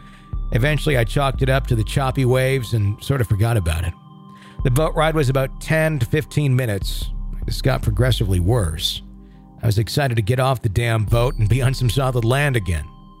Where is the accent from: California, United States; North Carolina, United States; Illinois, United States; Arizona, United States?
North Carolina, United States; For context, I grew up near Fort Fisher, North Carolina, which was near an important port during the Civil War, one of the last Confederate bases to fall.